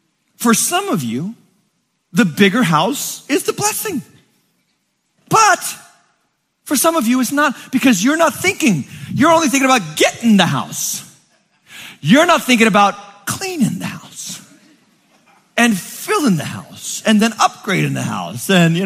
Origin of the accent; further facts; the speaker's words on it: Massachusetts, United States; You know where I'm from? I'm from Western Massachusetts.